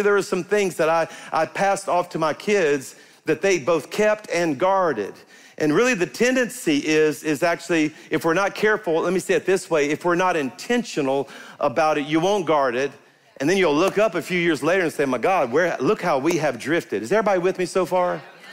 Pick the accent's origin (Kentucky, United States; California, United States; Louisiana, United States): Louisiana, United States; Baton Rouge; I grew up in Baton Rouge on the Mississippi River